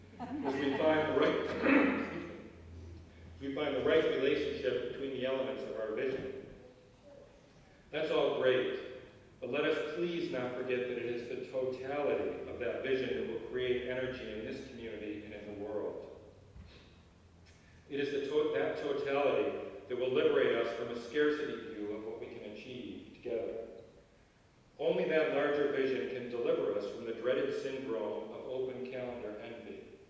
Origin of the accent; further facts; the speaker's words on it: Ireland; because I'm Irish, it can't resist a great story.